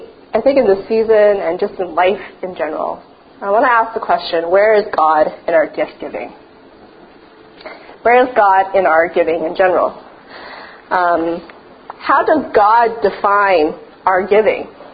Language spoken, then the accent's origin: English; Edmonton, Alberta, Canada; So I'm from Edmonton, and Edmonton is known for the largest mall at one point on Earth, but not anymore.